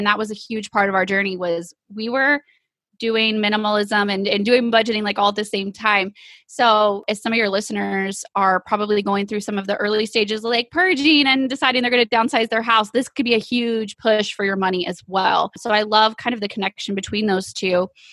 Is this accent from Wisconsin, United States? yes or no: no; Texas, United States; And we are from East Texas